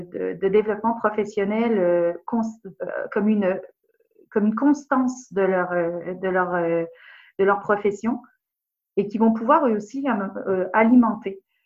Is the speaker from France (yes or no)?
yes; France; Moi, vous savez, je suis française d'origine, donc ma formation pédagogique, elle vient en fait de ce que j'ai fait en France.